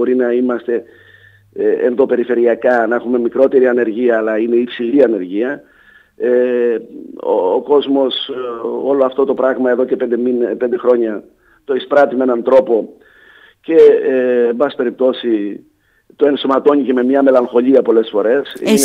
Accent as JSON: {"language": "Greek", "town": "Gortynia", "region": "Peloponnese", "country": "Greece", "said": "και οι περισσότεροι από την Κορτινία."}